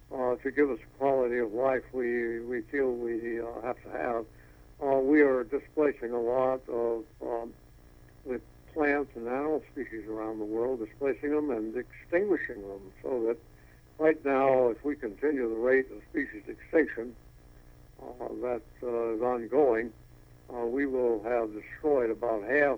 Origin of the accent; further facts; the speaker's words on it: Mobile, Alabama, United States; The one I've become involved with mostly in my hometown of Mobile is the Mobile Chinsaw Delta.